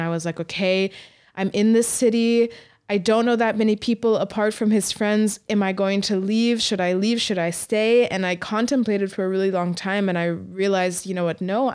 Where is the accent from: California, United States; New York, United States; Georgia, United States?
Georgia, United States; Atlanta; now in Leipzig, Germany; I'm from Atlanta. I'm from Georgia, but I'm from Atlanta. And that said so much about me as a person.